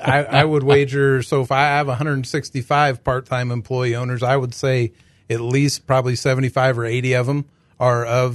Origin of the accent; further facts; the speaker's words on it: Washington, Iowa, United States; I grew up in Washington, Iowa.